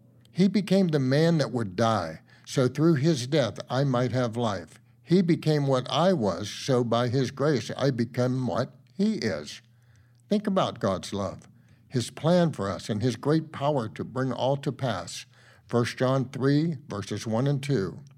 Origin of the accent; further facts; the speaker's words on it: Pennsylvania, United States; moved away; The funeral was located at my hometown in Pennsylvania, a place I moved away from many years before.